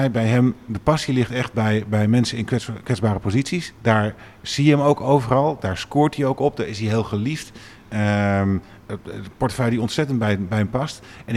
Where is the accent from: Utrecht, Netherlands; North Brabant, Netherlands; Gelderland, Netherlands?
Utrecht, Netherlands; En dat wij als Utrechters besluiten om ons afval naast een volle container te pleuren.